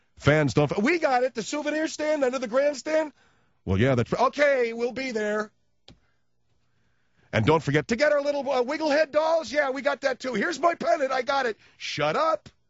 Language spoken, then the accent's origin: English; Arcadia, United States; my hometown, Arcadia, they got, when they used to have like 16 different teams when I was a kid growing up, they got none.